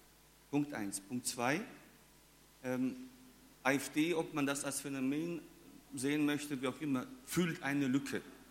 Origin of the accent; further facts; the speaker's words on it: Bavaria, Germany; ich komme aus Bayern, da gibt es die CSU